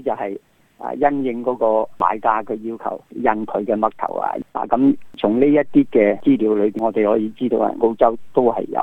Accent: Taipa, Macau; 而家氹仔咧，我每年我翻去拜山嗰陣咧

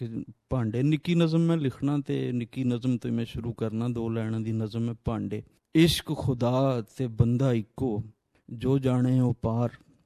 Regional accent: Kanjrur, Punjab, Pakistan; ਨਾਰੋਵਾਲ ਦੇ ਲਾਗੇ ਇੱਕ ਕਸਬਾ ਸੀ ਕੰਜਰੂੜ, ਤੇ ਉੱਥੇ ਅਸੀਂ ਜੰਮੇ ਹਾਂ ਜਨਾਬ। ਤੇ ਉੱਥੇ ਹੀ ਅਸੀਂ ਮੈਟ੍ਰਿਕ ਕੀਤਾ

